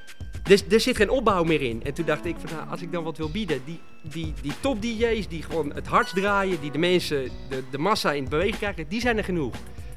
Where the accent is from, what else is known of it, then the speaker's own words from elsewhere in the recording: Hoorn, North Holland, Netherlands; Ik kom uit Hoorn.